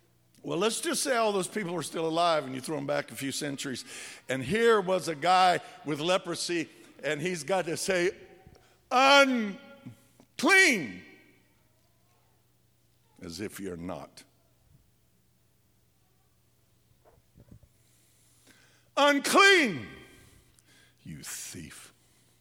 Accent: Pueblo, Colorado, United States; I was from Pueblo. He was also from Pueblo.

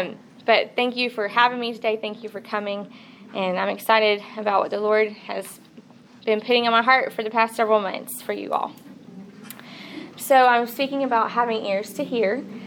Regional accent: Coleman, Alabama, United States; I'm from Coleman, Alabama, Pastor Will Banks' church

